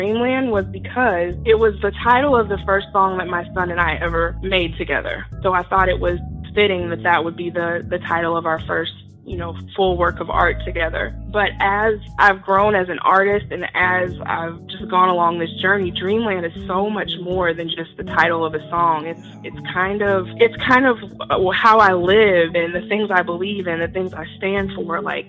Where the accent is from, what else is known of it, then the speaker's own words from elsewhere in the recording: St. Louis, Missouri, United States; I'm from St. Louis, Missouri, and she was supposed to come here last month